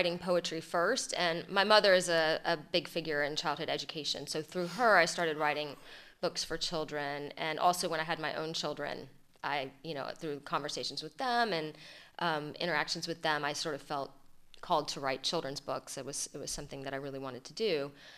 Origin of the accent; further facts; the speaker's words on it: Atlanta, Georgia, United States; Yeah, well, I was born and raised in the South, in Atlanta, Georgia, in the late 70s and through the decade of the 80s.